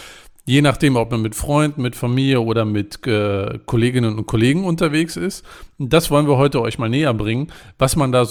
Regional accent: Germany; Und ich als Deutscher bin da einfach plump rein und habe gesagt, oh, ich würde gern das essen.

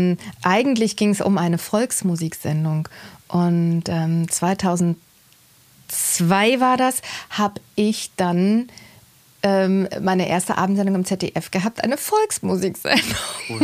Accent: East Germany, Germany; ich komme aus dem Osten, ich bin aus der ehemaligen DDR, ich bin jetzt 19 Jahre jung und ich will zum Radio.

